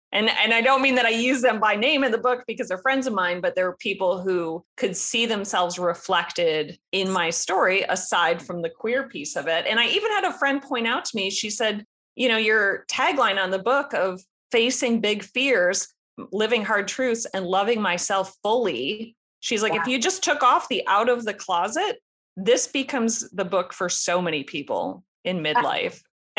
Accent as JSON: {"language": "English", "town": "Tampa", "region": "Florida", "country": "United States", "tie": "born or raised there", "said": "And Tampa's my hometown."}